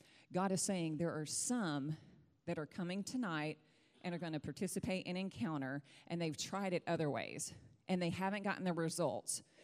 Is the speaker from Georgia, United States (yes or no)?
no; East Texas, Texas, United States; I'm from East Texas, and big country girls like to eat big plates, amen.